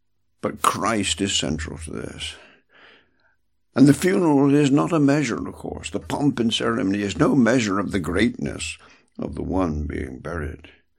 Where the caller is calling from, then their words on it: United Kingdom; I'm speaking from the United Kingdom.